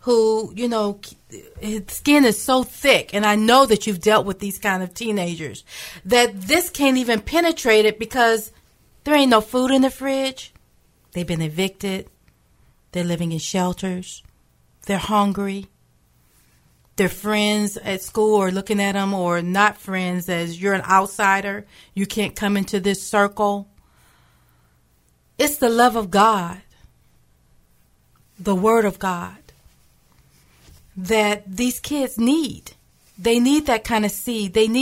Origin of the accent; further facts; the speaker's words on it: Youngstown, Ohio, United States; I'm from Youngstown, Ohio, okay, and there's a lot of gangs.